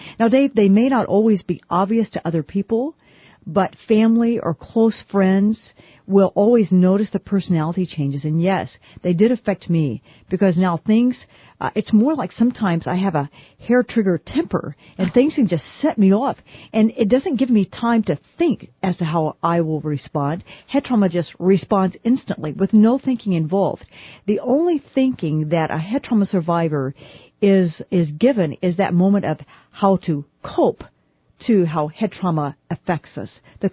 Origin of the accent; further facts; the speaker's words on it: Texas, United States; born there; I am actually from America. I was born in East Texas.